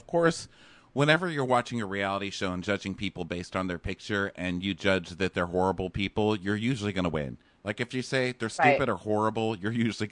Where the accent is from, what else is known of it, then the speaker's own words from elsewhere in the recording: Texas, United States; And it's really hard growing up in Texas as a gay man. Okay. Yes. I mean, I did it.